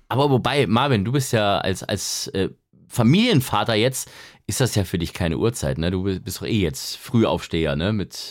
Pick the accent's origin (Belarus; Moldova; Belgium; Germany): Germany; Baden-Württemberg; Aber ich bin ja Schwabe und man sagt, mit 40 wird der Schwabe gescheit.